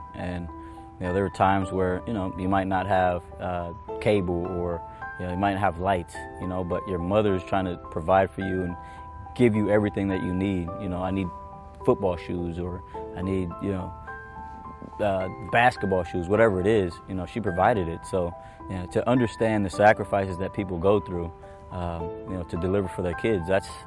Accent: Salina, Kansas, United States; I was born and raised in Salina, Kansas. You know, more of a like smaller town, kind of country. You got wheat fields, you got cattle.

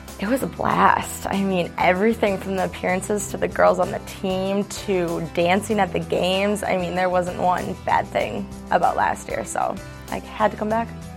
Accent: St. Cloud, Minnesota, United States; I'm from St. Cloud, and this will be my second year on the team.

